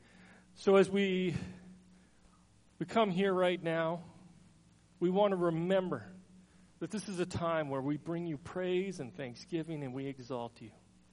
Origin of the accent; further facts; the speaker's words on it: Calgary, Alberta, Canada; as most of you know, I am from the Calgary area. And one thing I do miss about Calgary, it's those lovely mountains when you look out west.